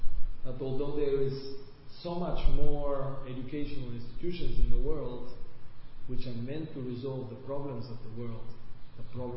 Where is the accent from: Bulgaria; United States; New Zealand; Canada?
Bulgaria; English is a second language; In the past, I observed in my own country, I come from Europe, from Bulgaria, very humble, simple country, people are very poor there.